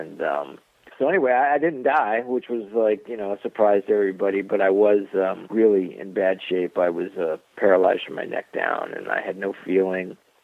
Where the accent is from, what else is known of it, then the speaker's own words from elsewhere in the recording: Florida, United States; I grew up in South Florida, and when I was 15 years old, I had a rock and roll band in high school